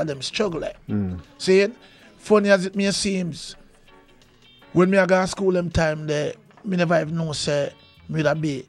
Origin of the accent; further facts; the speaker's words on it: Trenchtown, Kingston, Jamaica; And when we come from Trenchtown, Kingston 12, when we go downtown for go look work, we can't get no work.